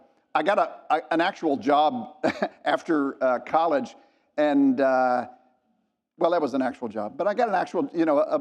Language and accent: English; Dallas, Texas, United States; I grew up here in Dallas